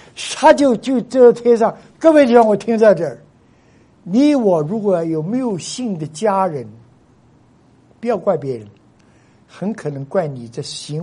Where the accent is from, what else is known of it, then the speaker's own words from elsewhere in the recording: Zhejiang, China; now in Los Angeles, United States; 我是浙江人哦